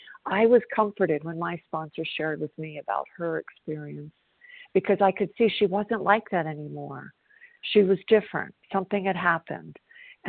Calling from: South Carolina, United States; I'm calling from South Carolina.

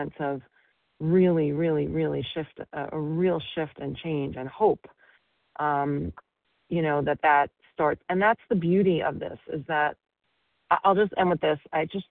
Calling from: Colorado, United States; I'm on the list as Colorado.

